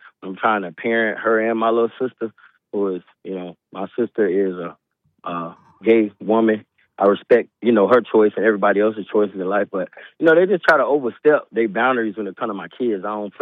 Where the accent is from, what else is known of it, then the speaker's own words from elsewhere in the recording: Sanford, United States; I'm 34, so I was raised different. I had one of them old school grandmas. I'm from Sanford.